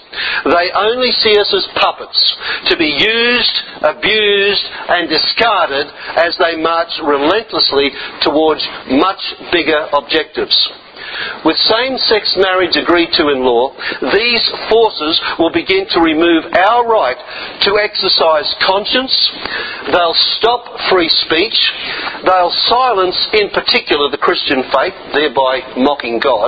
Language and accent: English; Australia; But as an Australian citizen, I choose to exercise my democratic right.